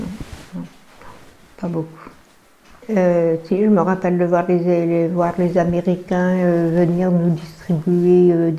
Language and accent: French; Brittany, France; born there; je suis née en Finistère.